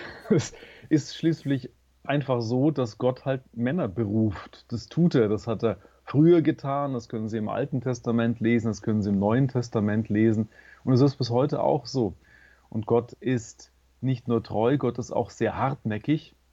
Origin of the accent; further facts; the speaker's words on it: Bavaria, Germany; Ich bin ein gebürtiger Oberfranke. Das ist der nördliche Teil von Bayern für die Schweizer, die das nicht so genau im Blick haben. Die Region, wo ich herkomme, ich komme aus einem kleinen Dorf im Umfeld der Stadt Bamberg, ist eigentlich durch und durch katholisch.